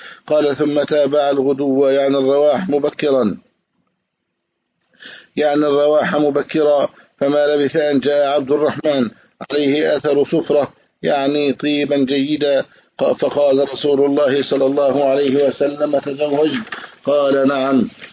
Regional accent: Egypt

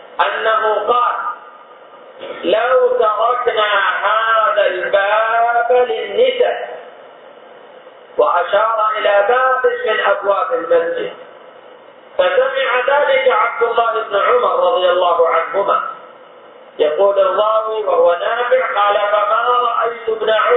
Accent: Saudi Arabia

